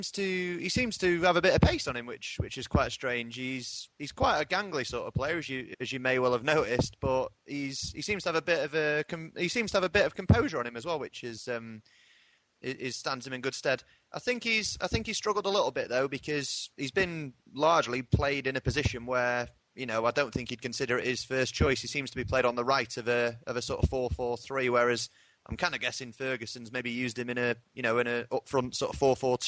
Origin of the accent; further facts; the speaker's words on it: Manchester, North West England, United Kingdom; I'll clear things up because I'm actually from Manchester